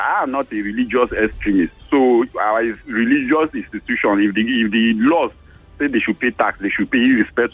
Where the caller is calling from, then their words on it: Ekwe, Imo, Nigeria; I'm on the line from Ekwe.